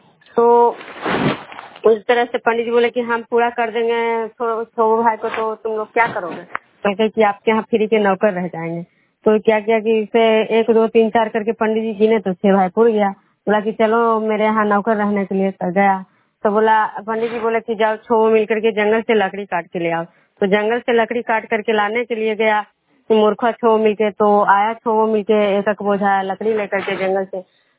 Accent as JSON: {"language": "Hindi", "town": "Vishnupur", "region": "Bihar", "country": "India", "said": "विष्णुपुर ग्राम खजरा पंचायत नालंदा जिला नगरसा प्रखंड के निवासी हूँ।"}